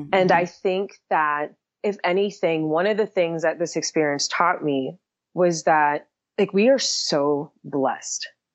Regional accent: New York, United States; I'm from New York.

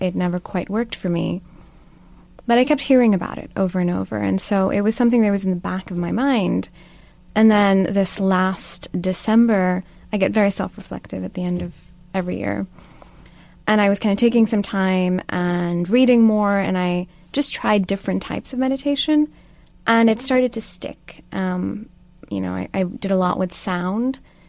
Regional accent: Islamabad, Islamabad Capital Territory, Pakistan; Plus, where I come from, people live shorter lives.

